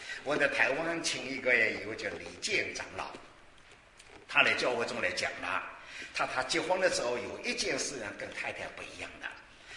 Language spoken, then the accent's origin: Chinese; Jiangsu, China; 我是江苏人，我那人是东北人，南北籍的